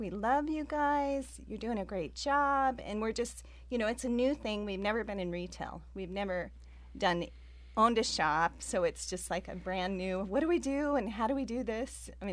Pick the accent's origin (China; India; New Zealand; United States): United States; Klaskanine, Oregon; I'm local from Klaskanine.